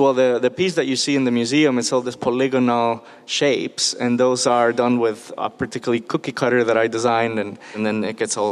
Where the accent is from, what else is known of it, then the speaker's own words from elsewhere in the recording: Mexico City, Mexico; I grew up in Mexico City.